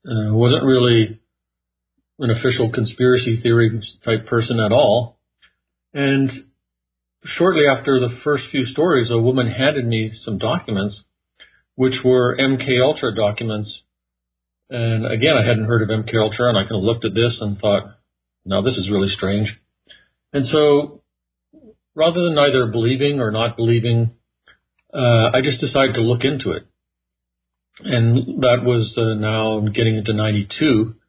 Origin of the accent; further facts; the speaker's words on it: Canada; moved away as an adult; now in United States; Well, I was born in Canada, grew up in Canada.